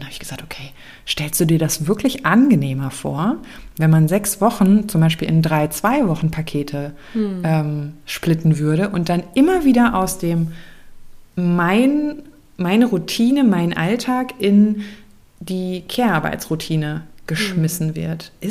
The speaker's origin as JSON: {"language": "German", "region": "West Germany", "country": "Germany", "tie": "born or raised there", "said": "ich bin im Westen groß geworden."}